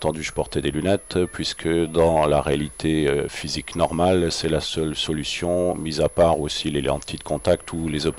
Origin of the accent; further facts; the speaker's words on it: France; now in Germany; je suis français, j'habite en Allemagne